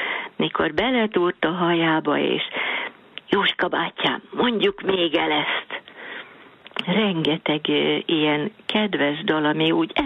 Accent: Sáp, Hajdú-Bihar, Hungary; olyan szerencsém volt, hogy én Sápon nőttem fel, egy kis 1000 fő körüli kis faluba

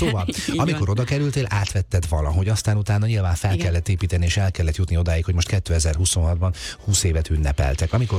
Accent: Debrecen, Hajdú-Bihar, Hungary; én jó magam is debreceni vagyok, nagyon sokáig éltem ott, úgyhogy én pontosan tudom, honnan jöttem

